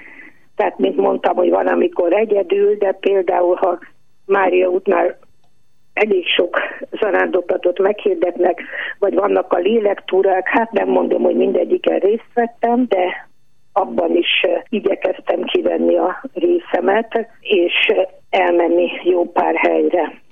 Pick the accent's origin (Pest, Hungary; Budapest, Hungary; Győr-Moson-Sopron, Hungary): Győr-Moson-Sopron, Hungary; Pannonhalma; én a gyerekkoromat Pannonhalmán, akkor úgy hívták, ugye, hogy Győr-Szentmárton, a falut, ott töltöttem